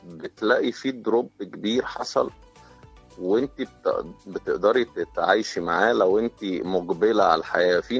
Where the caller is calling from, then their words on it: New Cairo, Cairo Governorate, Egypt; أنا بكلمك من التجمع